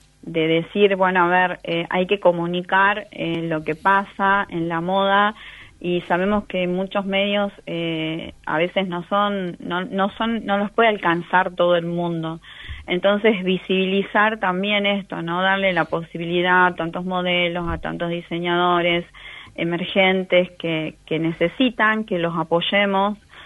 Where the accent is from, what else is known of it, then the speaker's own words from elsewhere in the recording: Tucumán, Argentina; born there; now in Santa Fe, Argentina; Yo soy argentina, nací en Tucumán, pero vivo en Santa Fe hace mucho.